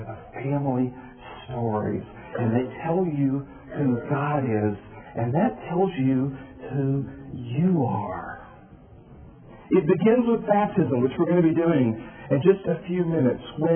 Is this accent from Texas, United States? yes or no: no; Atlanta, Georgia, United States; I'm from Atlanta